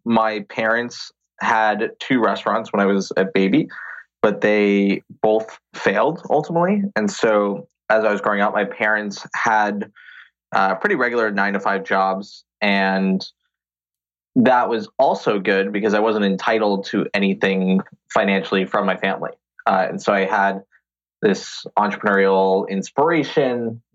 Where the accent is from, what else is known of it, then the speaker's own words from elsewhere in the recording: Florida, United States; because I grew up in South Florida.